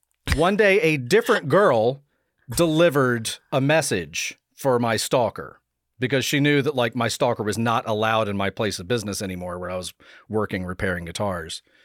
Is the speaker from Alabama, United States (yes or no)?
yes; Alabama, United States; I grew up in Alabama.